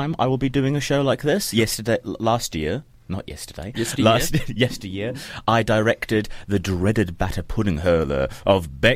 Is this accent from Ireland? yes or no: no; New Zealand; born there; I was born in New Zealand, despite my accent.